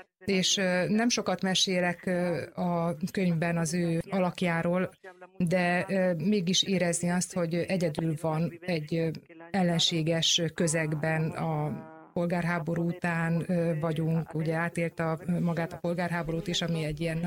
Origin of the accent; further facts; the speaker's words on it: Catalonia, Spain; Katalóniában ugye három helyhez kötődöm nagyon intenzíven, a saját élettörténetemből kifolyólag is, ahol születtem, felnőttem, ahol a nyarakat töltöttem